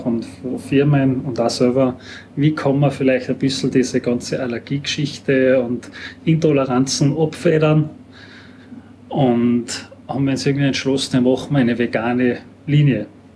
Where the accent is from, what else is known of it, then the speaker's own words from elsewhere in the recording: Salzburg, Austria; Das beste Beispiel ist einfach so, wie es jetzt gerade die Mosby-Zeit bei uns in Pinzgau heißt